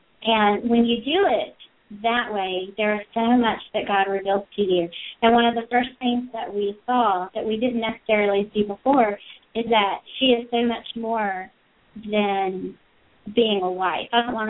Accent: Pensacola, Florida, United States; a pastor's wife from my hometown, Pensacola, Florida.

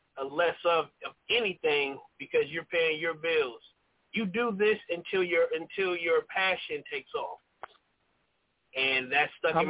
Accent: Sacramento, California, United States; Me and Aries came from. We're close to the same area. I grew up in South Sacramento.

